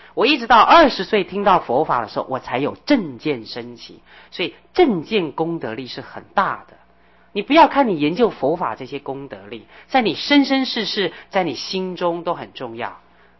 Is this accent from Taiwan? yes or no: yes; Beipu, Hsinchu County, Taiwan; 我到20岁才学佛啊，20岁以前我们家是一贯道的啊。我记得我们家乡在北埔，我们只到慈恩宫拜观音娘娘